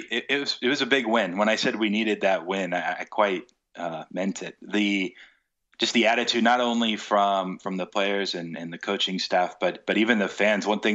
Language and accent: English; United States; especially because I am American